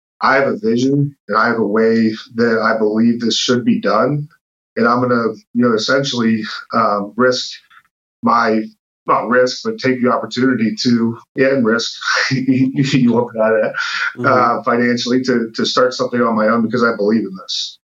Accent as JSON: {"language": "English", "town": "Pittsburgh", "region": "Pennsylvania", "country": "United States", "tie": "born or raised there", "lives_now": "Dallas, United States", "said": "the strong friends and culture that I grew up with in Pittsburgh."}